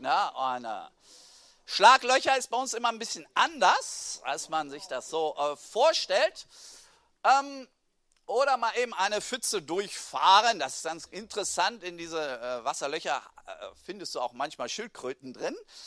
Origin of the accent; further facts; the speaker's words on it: Guinea; German is a second language; Bei uns in Guinea, wir haben ja noch eine andere, ganz andere Bevölkerungsstruktur wie hier. Bei uns sind 50% der Bevölkerung unter 17.